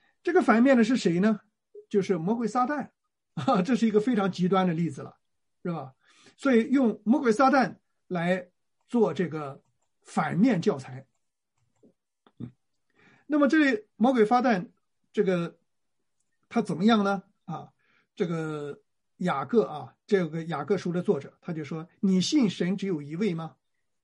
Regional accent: China; 那就是说我们中国人说的啊，就是只会耍嘴了，是吧？

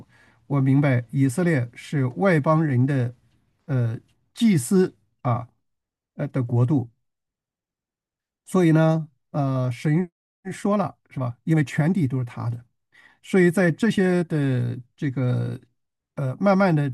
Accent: China; 我又不是以色列人，是吧？你看读旧约的时候都是以色列啊

